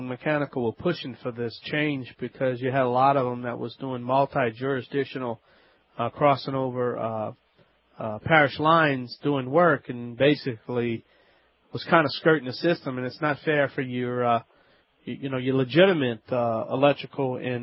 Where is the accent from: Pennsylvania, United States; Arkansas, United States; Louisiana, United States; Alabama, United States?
Louisiana, United States; from the Bayou Land.